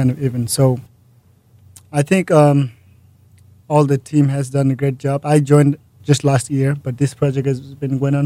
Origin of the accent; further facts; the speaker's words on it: Nepal; Well, let me tell you, I'm from Nepal.